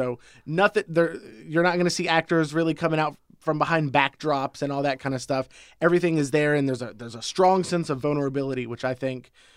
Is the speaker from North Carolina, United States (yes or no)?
yes; Goldsboro, North Carolina, United States; now in Athens, United States; Goldsboro, North Carolina.